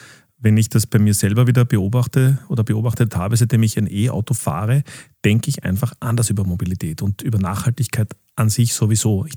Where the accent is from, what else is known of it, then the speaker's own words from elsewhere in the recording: Vienna, Austria; Ich bin ein gebürtiger Wiener, habe aber nicht immer direkt in Wien gelebt, sondern auch eine Zeit lang leicht außerhalb von Wien.